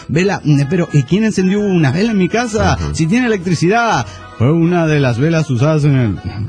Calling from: San Diego, California, United States; de San Diego, California, USA.

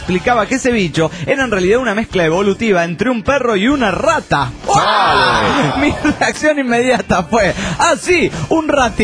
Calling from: Bella Unión, Artigas, Uruguay; de Bella Unión, República Oriental del Uruguay.

